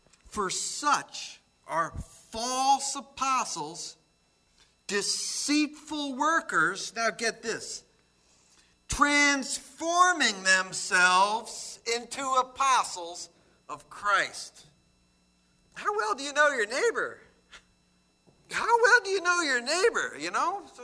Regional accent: New Jersey, United States; I mean, I grew up in New Jersey, late 60s.

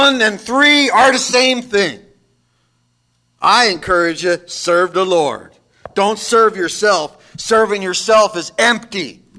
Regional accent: New Jersey, United States; See, I'm from Jersey, and I even got that one. Business.

